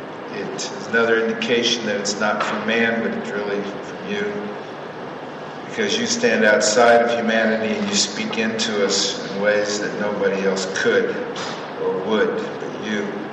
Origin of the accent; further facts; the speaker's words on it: Texas, United States; Now, when I grew up in Texas